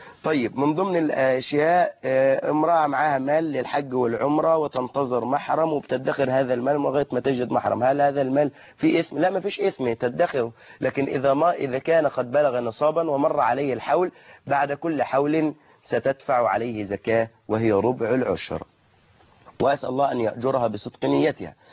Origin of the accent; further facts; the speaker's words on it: Egypt; وإحنا عندنا كمصريين